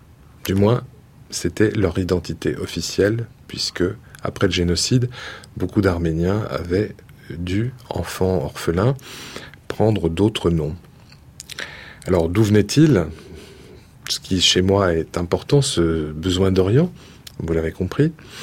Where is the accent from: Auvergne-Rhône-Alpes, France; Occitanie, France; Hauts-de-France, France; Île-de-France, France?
Auvergne-Rhône-Alpes, France; Lyon; born there; Je suis né à Lyon, ville dédiée à Marie, culte marial, d'une maman arménienne née en France en 1931